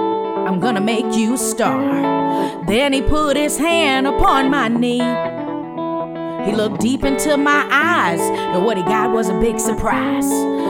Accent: New York City, New York, United States; now in Chicago, United States; I grew up in New York City. My daddy was from Texas, and I live in Chicago.

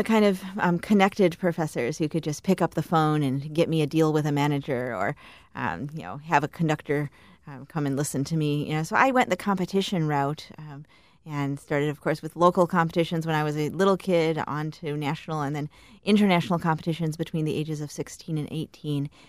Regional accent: Chicago, Illinois, United States; It's pretty fascinating how things have changed growing up in Chicago.

